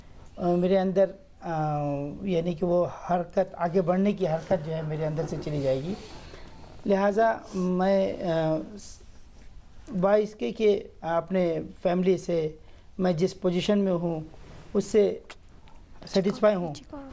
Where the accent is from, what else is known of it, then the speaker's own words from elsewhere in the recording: Saidpur, Rangpur Division, Bangladesh; سید پور, ہمارا شہر کا نام ہے سید پور. تو وہاں کے سبھی لوگ متفقن علیہ ہو کے انہوں نے کہا کہ ہم یہ چاہتے ہیں کہ